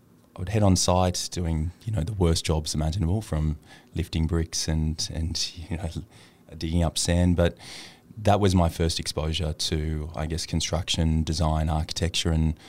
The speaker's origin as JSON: {"language": "English", "town": "Sydney", "region": "New South Wales", "country": "Australia", "tie": "born or raised there", "said": "I was incredibly lucky to grow up in the eastern suburbs of Sydney"}